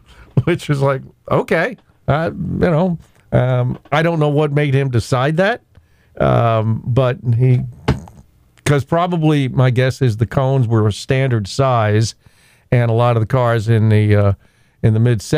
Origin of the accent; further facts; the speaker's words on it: Louisville, Kentucky, United States; he saw on my driver's license that I was from Louisville.